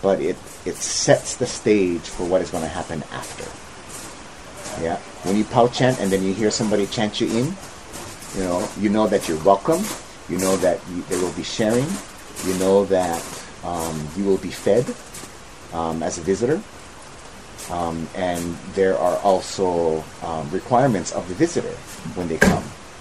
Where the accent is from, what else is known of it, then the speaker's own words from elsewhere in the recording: Hawaii, United States; Of course, as a Hawaiian, I would prefer that you chant, but not everybody knows how to chant.